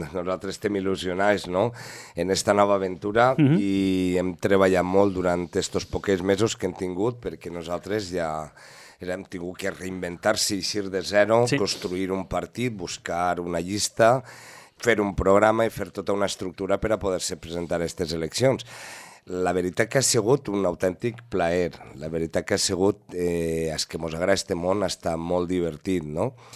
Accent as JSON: {"language": "Catalan", "town": "Muro", "region": "Balearic Islands", "country": "Spain", "said": "al final el que realment val la pena és la gent del meu poble, la gent de Muro."}